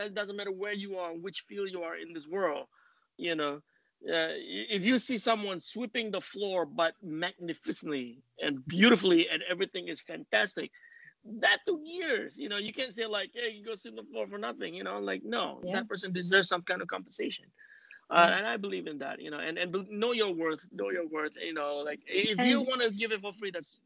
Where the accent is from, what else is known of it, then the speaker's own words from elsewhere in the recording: Malaysia; I'm originally from Malaysia. And that region is very, very old.